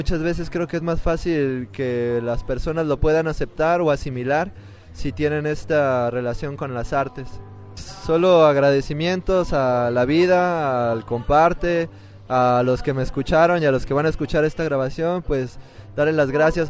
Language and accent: Spanish; Ensenada, Baja California, Mexico; Yo vengo de Ensenada, Baja California Norte, allá muy cerca de Estados Unidos.